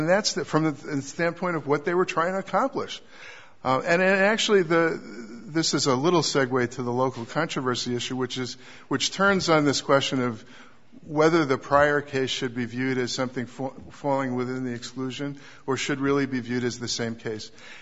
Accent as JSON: {"language": "English", "town": "Los Angeles", "region": "California", "country": "United States", "said": "I'm from Los Angeles, so yeah. You know, I don't go through the Golden Gate Bridge much."}